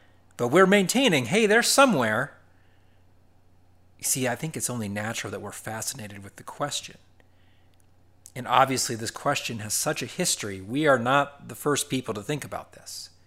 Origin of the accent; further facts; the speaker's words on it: Ohio, United States; at the University of Dayton, Ohio, shout out to Dayton, by the way, near my hometown, Glow Flyers